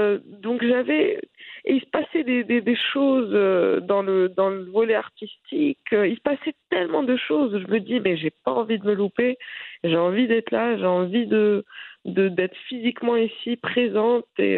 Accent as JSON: {"language": "French", "country": "Iran", "tie": "born or raised there", "also_born_or_lived": "Saudi Arabia", "said": "Retour aux sources, j'ai grandi en Iran."}